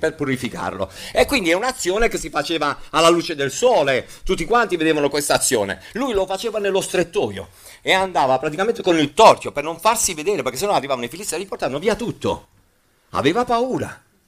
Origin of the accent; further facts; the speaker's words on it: Naples, Campania, Italy; Io sono della parte intermedia perché sono nordisti, ci sono i siciliani, io sono napoletano, sono una parte un po' più al centro